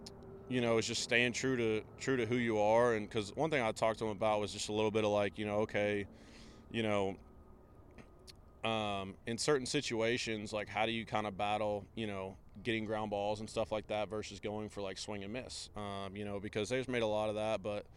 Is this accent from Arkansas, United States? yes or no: yes; Arkansas, United States; one of them near my hometown, which is a question I get a lot, is how I got out of the state of Arkansas.